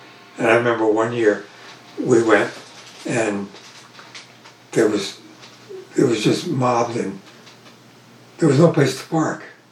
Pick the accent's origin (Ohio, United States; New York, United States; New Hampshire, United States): New York, United States; also born or lived in Brooklyn, United States; growing up in the 1930s as a baseball fan in New York, and we lived in Long Island, I was months after I was born in Brooklyn